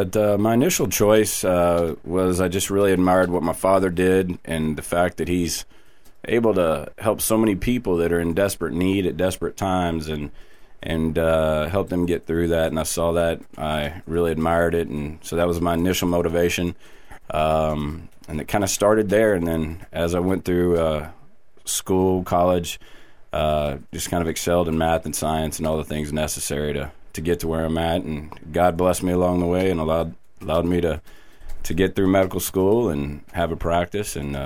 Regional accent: Austin, Texas, United States; Well, I was born here in Austin, Texas, and I'm actually a third-generation physician.

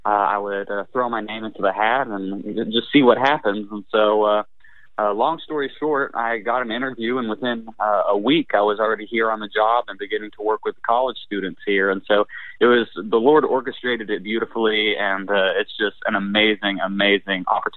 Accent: Wichita Falls, Texas, United States; And when I was growing up in Wichita Falls, Texas, Dr. Robert Jeffress, who's the pastor here at First Baptist Dallas, was the pastor of First Baptist Church of Wichita Falls.

